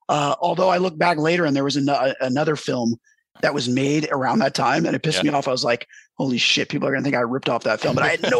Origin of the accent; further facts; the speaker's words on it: New Jersey, United States; And like, you know me, I'm from Jersey. I talk a lot.